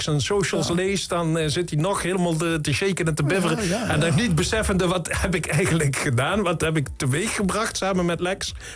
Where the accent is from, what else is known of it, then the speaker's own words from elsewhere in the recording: Venlo, Limburg, Netherlands; we hebben als Venlonaar dus een tweede